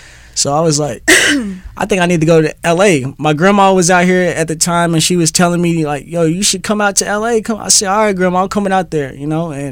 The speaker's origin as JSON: {"language": "English", "town": "Indianapolis", "region": "Indiana", "country": "United States", "said": "I'm from Indianapolis, Indiana. Wow. Naptown. It's in the Midwest, though. It's a small little place."}